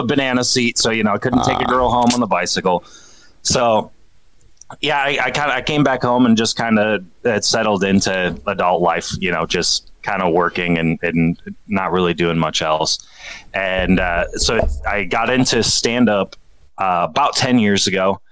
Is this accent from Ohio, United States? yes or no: no; Sioux Falls, South Dakota, United States; Born and raised in Sioux Falls, South Dakota. I went to school, you know, here in town, went to a college in Yankton, South Dakota.